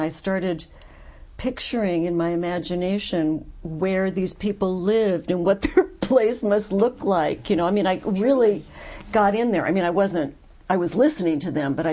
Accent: Santa Monica, California, United States; Well, I grew up in Santa Monica, California, as the daughter of jewelers.

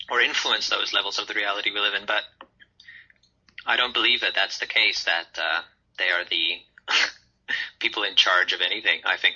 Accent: South Africa; I felt that as a South African, very attracted to the American culture and wanting to be there and feeling a little bit inferior.

